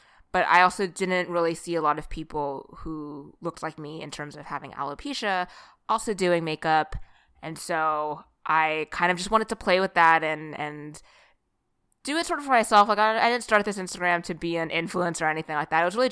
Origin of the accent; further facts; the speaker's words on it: Sacramento, California, United States; I'm from Sacramento, so the Kings are my home team. I had a Kings poster up in my room.